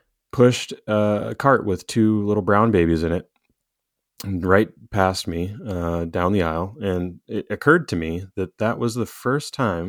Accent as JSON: {"language": "English", "town": "Billings", "region": "Montana", "country": "United States", "tie": "born or raised there", "said": "I grew up in Billings, Montana, the beautiful city in the valley."}